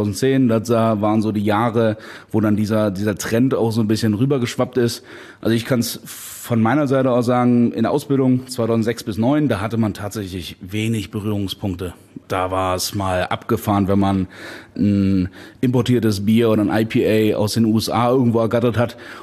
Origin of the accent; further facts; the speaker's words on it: Ralingen, Rhineland-Palatinate, Germany; Ich bin noch nicht in Trier aufgewachsen, sondern in Rahlingen, das ist zwischen Trier und Bitburg, direkt an der Sauer.